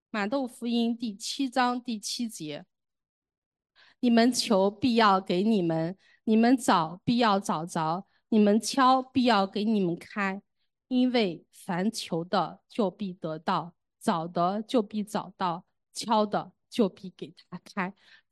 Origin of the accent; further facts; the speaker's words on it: northern China, China; 我是北方人，我们家家户户都有这样一个和面的这个揉面盆